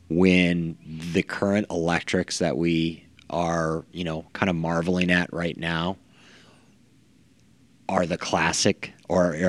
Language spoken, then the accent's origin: English; Midwest, United States; Which I don't know about you, but me growing up in the Midwest, I rode one of those things.